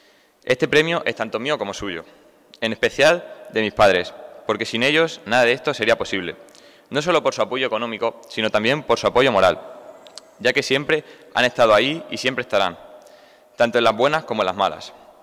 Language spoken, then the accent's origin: Spanish; Extremadura, Spain; Además, poder hacerlo en mi tierra, Extremadura.